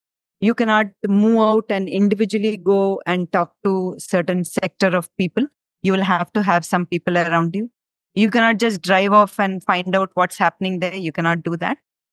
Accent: Bhopal, Madhya Pradesh, India; And I am born and brought up in Bhopal, and I studied in the Kama Convent School. And later I did my MBBS from Bhopal itself.

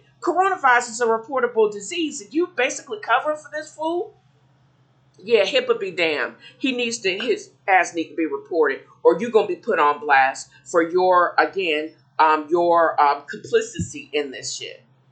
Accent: Tennessee, United States; my awareness and my concern about the rising numbers now in my home state of Tennessee

